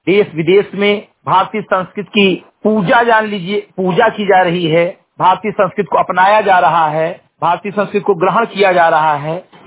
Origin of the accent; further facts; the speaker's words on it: Uttar Pradesh, India; ग्राम post चमरी घटही विकासखंड मेनपुरा जनपद बहराइच का मूल निवासी हूं